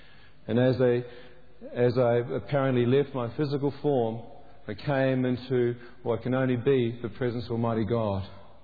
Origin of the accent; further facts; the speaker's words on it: New Zealand; I was raised in New Zealand, brought up in a very beautiful nation, great rugby team.